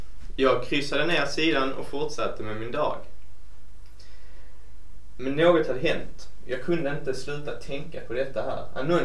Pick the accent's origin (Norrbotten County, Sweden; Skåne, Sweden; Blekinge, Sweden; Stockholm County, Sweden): Skåne, Sweden; accent: Skåne dialect; Ja, jag har försökt rätta ut min skånska dialekt